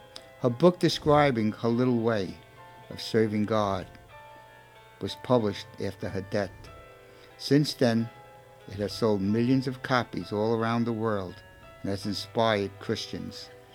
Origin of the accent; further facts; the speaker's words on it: Brooklyn, New York, United States; And so Palmer reads it because I'm from Brooklyn. I don't have a good pronunciation.